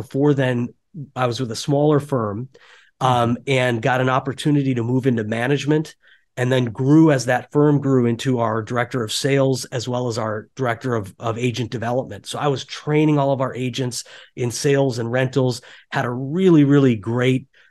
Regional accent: Minnesota, United States; moved away as an adult; now in New York City, United States; I moved to New York City from Minnesota. I grew up in a small town in Minnesota, went to college in Minnesota, and moved out to New York to be an actor, actually.

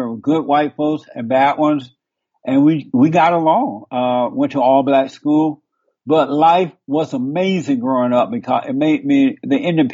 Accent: Alabama, United States; I was born in Alabama on a plantation down near Montgomery, Alabama, more closer to Tuskegee, Alabama. And I grew up under the Jim Crow laws.

